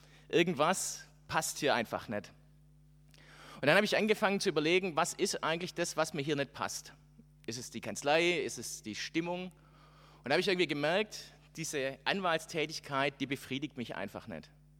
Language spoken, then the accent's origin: German; Backnang, Baden-Württemberg, Germany; also born or lived in Calw; Ich bin aufgewachsen in Backnang. Geboren bin ich hier im Schwarzwald in Calw. Aber nach 4 Jahren hat mein Vater eine Pfarrstelle in Backnang gekriegt und dann sind wir umgezogen.